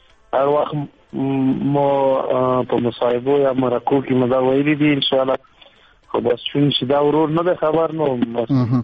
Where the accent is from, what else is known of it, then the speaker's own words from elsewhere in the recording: Paktia, Afghanistan; او زه د پکتیا یم.